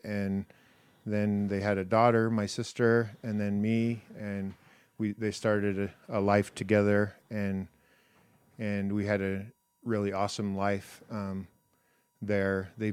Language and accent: English; Price, Utah, United States; growing up in Price, I loved to play baseball. I'm from a family of 5 kids. I'm the second in line, and was born there, and had a great childhood